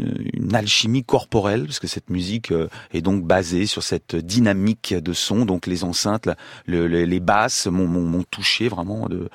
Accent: Paris, Île-de-France, France; Moi, je suis né dans le Marais et j'y habite depuis toujours.

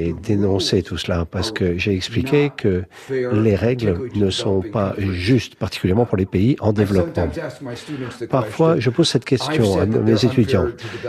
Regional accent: United States; French is a second language; Moi, j'habite à New York. Je suis fier d'y habiter, mais je suis américain.

